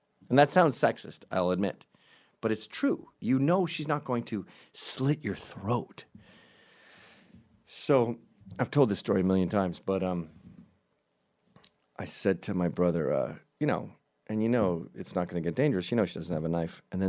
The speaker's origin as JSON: {"language": "English", "region": "Scotland", "country": "United Kingdom", "said": "I have a buzz because I'm Scottish, and I'm ready to brawl."}